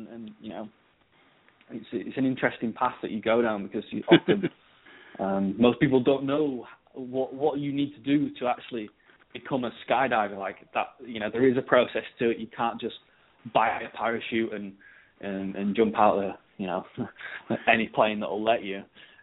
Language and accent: English; Leeds, Yorkshire and the Humber, United Kingdom; accent: Northern English; So I'm from the north, I'm from Leeds, which is about 3-4 hours drive up north. So you might be able to tell by my accent